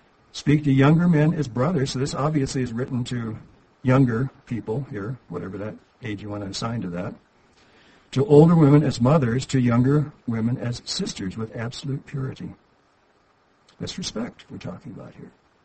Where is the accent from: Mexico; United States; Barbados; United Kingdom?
United States; Midwest; and that's not the way it was where I grew up in the Midwest.